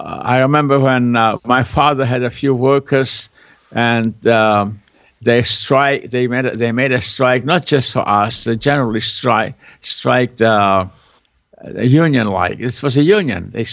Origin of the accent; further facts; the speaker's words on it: Leinster, Ireland; We lived in Dublin, and this was a village somewhere within 20 miles or so of my hometown.